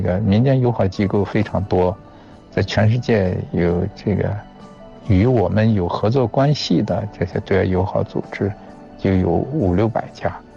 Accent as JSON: {"language": "Chinese", "country": "China", "said": "我们也要展现我们中国人的好客性，我们中国人的热情"}